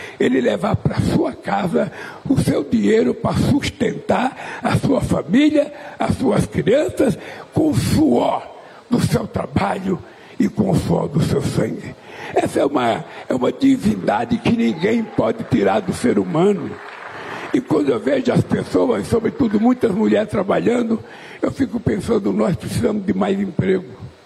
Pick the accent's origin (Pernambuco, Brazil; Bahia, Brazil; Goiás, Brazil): Pernambuco, Brazil; moved away; also born or lived in São Paulo; quando eu vim de Pernambuco, que eu fui morar em São Paulo, num bairro chamado Vila Carioca, quase divido com São Caetano, onde tem a estação de trem lá em São Caetano, no Ipiranga. Eu fui morar numa casa.